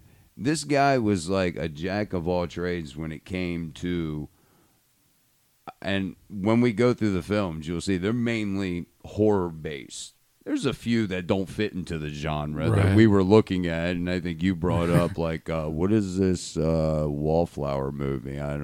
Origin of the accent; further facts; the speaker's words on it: Maryland, United States; I'm from Maryland. I thought we mentioned that earlier. I like steam crabs.